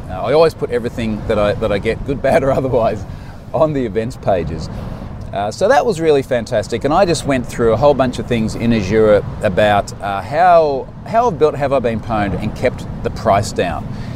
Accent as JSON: {"language": "English", "town": "Gold Coast", "region": "Queensland", "country": "Australia", "tie": "born or raised there", "said": "I did actually do a talk at Microsoft Ignite on the Gold Coast back in my hometown on Tuesday."}